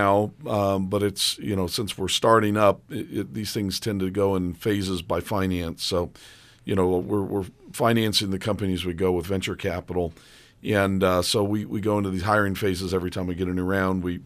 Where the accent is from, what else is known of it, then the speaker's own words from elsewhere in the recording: Yucaipa, California, United States; A little town called Yucaipa, California.